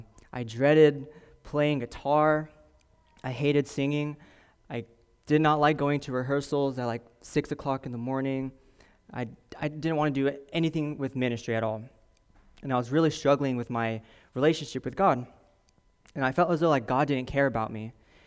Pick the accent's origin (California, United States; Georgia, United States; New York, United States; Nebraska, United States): California, United States; Oakley; I grew up in Oakley, California. Anyone know where that is? Oakley? Yeah, it's about 45 minutes east of San Francisco.